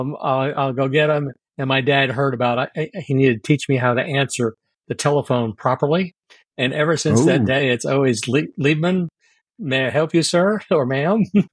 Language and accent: English; Germany; I was growing up in Germany. It was very soon after World War II